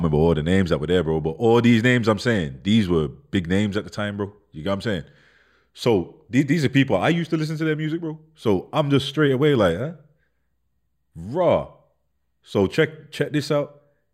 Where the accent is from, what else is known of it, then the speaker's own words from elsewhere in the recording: Birmingham, West Midlands, United Kingdom; I'm just from Handsworth, innit? I'm from Brum, bro.